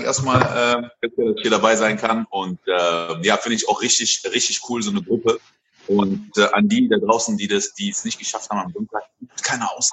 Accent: Côte d’Ivoire; now in Germany; Ich bin in Elfmeinküste groß geworden, dann nach Deutschland gezogen. Meine Eltern sind sehr viel umgezogen.

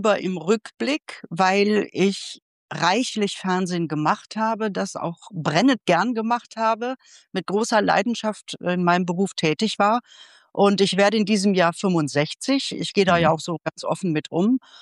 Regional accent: Bottrop, North Rhine-Westphalia, Germany; Man muss sich ja vorstellen, ich komme aus Bottrop. Ja, das ist relativ, ist zwar eine Großstadt, aber das ist schon so ein sehr geschützter Raum, in Anführungsstrichen.

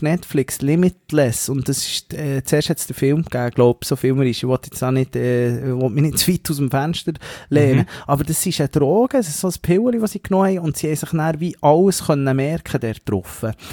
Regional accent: Switzerland

